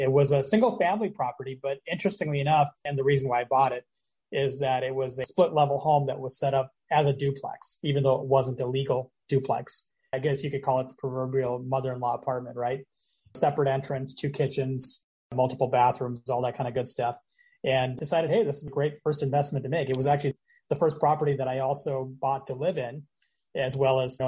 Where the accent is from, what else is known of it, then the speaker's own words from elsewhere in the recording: Minneapolis, Minnesota, United States; I am a broker in several states. I'm originally from the Twin Cities. So I've been a broker up there for going on 20 some years and about the last 5 in Florida here.